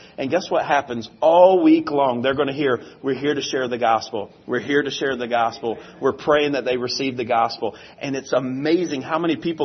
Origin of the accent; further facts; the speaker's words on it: Alabama, United States; I am. I'm from Alabama.